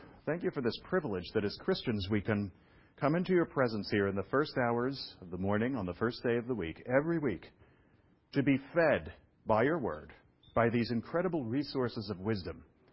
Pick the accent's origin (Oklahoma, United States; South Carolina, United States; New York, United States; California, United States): New York, United States; Brooklyn; I was raised in Brooklyn, New York, right, for visitors. And in Brooklyn, as you may know, there's a ton of immigrants.